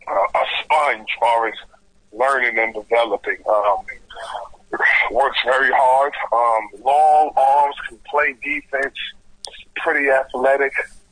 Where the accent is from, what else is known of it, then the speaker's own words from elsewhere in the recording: United States; And I'm also an American coach, so I teach and coach like an American